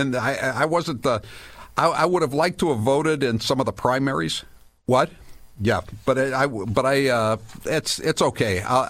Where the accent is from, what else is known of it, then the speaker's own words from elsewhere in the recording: New England, United States; moved away as an adult; now in Florida, United States; And I'm from New England. I was born there. But just because I was born there, do I have to die there?